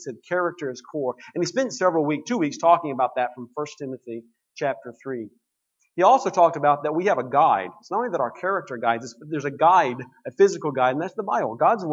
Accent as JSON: {"language": "English", "region": "California", "country": "United States", "said": "I am recently from California. That's where we call home, or we did for a long time."}